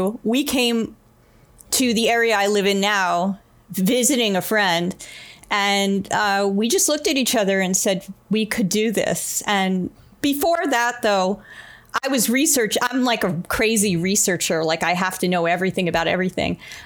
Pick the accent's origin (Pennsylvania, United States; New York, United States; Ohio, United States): New York, United States; New York City; I grew up in Flushing, Queens, which is part of New York City, if people don't know that. And I'm actually a fifth generation New Yorker.